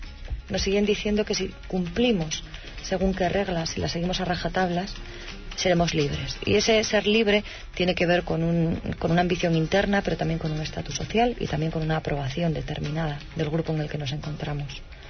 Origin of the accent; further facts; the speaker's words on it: Llodio, Basque Country, Spain; en un pueblo como el que yo me crié, que fue Llodio, cerca de Bilbao, no había más que una coral.